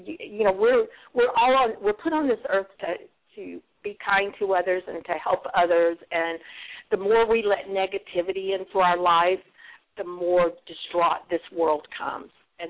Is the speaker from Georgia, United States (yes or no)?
yes; Georgia, United States; I'm also a Georgian. I'm a Southerner